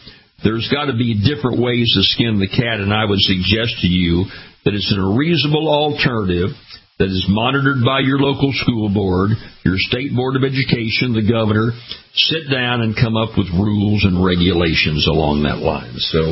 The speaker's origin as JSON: {"language": "English", "region": "Louisiana", "country": "United States", "tie": "born or raised there", "said": "I came from a very rural area in my home state of Louisiana, where schools are out in the middle of nowhere"}